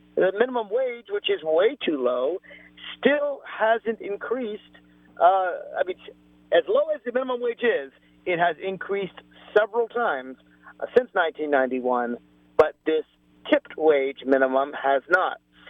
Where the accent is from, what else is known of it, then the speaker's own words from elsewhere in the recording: Virginia, United States; along with my home state of Virginia, most of them in the South, most of them those red states.